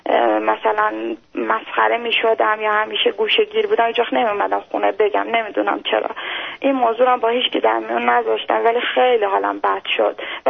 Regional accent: Iran; born there; تو ایران توی خانواده سیاسی به دنیا اومدم،

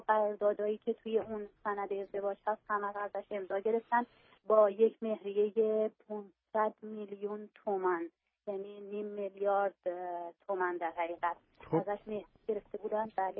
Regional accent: Iran; now in United States; زمانی که از ایران اومدم 5 سال پیش

